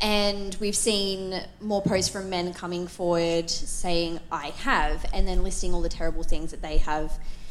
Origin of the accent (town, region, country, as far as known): Sydney, New South Wales, Australia